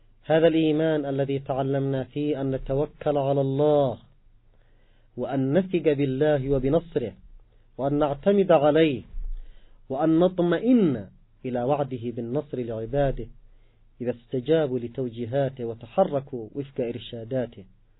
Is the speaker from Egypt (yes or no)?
no; Yemen; نحن كشعب يمني